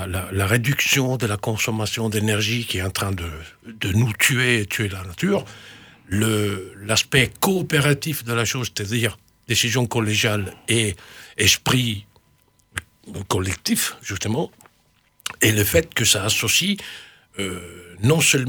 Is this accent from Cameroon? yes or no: no; Italy; now in Villefranche, France; Je le prononce à l'italienne puisque je suis italien. Alors, je suis arrivé à Villefranche une dizaine d'années de façon définitive depuis 2016